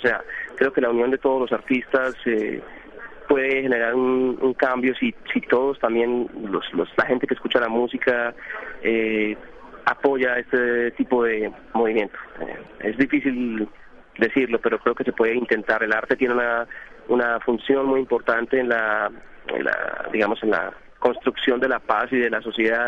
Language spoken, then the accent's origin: Spanish; Colombia; Y nosotros que, bueno, somos colombianos, sabemos que eso no va a suceder.